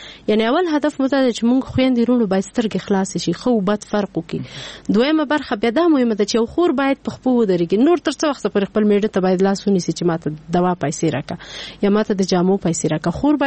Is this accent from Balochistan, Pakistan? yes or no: no; Peshawar, Khyber Pakhtunkhwa, Pakistan; زه په پیښور کې لوی شوی مال ته پیښور کې مشکلات ډیر زیات